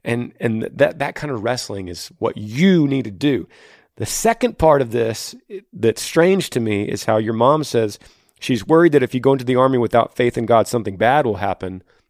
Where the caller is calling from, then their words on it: New Mexico, United States; hey, Granger … from New Mexico.